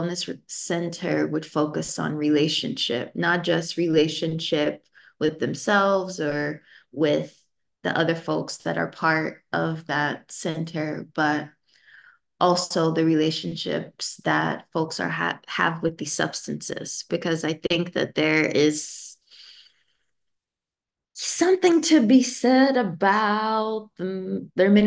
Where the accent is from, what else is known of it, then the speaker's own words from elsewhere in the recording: Kentucky, United States; I would want to use those funds to go home to my home state of Kentucky and get some land and open up a wellness center.